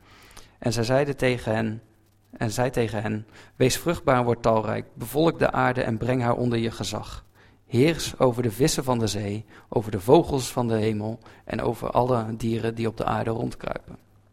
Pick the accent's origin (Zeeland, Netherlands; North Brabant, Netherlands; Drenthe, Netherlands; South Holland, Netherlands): Zeeland, Netherlands; En als geboren en getogen Zeeuw heb ik daar dus geen moeite mee.